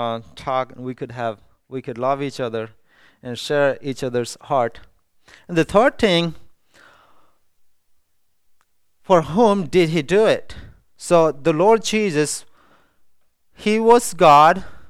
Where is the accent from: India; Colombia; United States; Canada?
India; I'm from India.